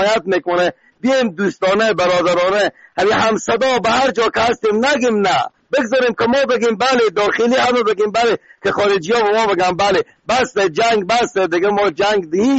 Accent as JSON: {"language": "Persian", "country": "Afghanistan", "said": "ما خود ما افغانیم"}